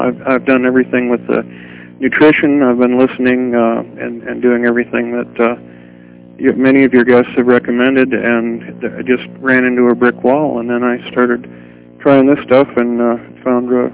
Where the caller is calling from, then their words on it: Royal Oak, Michigan, United States; Royal Oak, Michigan.